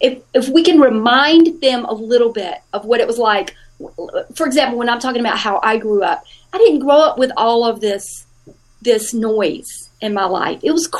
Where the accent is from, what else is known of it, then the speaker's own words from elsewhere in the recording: Georgia, United States; I grew up in South Georgia on a farm. We didn't have a lot of money, and so we didn't travel a lot or at all. we lived on the farm. We worked on the farm. I went to school in this tiny little school in a small town.